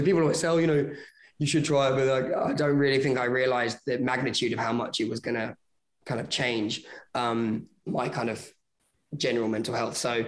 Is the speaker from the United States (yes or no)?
no; United Kingdom; yeah, no, of course, I'm British.